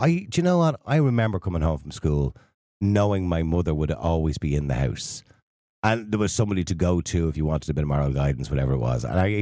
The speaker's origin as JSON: {"language": "English", "town": "Dublin", "region": "Leinster", "country": "Ireland", "said": "Yeah, I'm from Eadmore. So, Eadmore was a very rough place."}